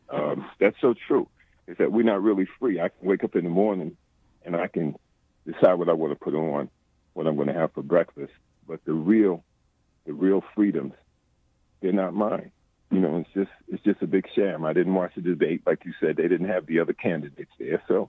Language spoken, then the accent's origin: English; Queens, New York, United States; I'm 64, born in 52. I'm from Queens, mm-hmm. and not too far from, I think, from where you're from, on the island.